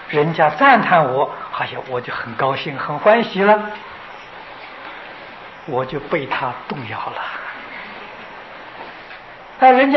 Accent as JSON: {"language": "Chinese", "country": "China", "said": "我们中国人讲风水呀"}